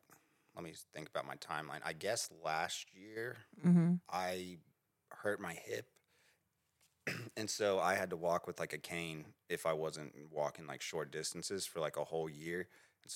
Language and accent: English; Edmond, Oklahoma, United States; I'm from Edmond.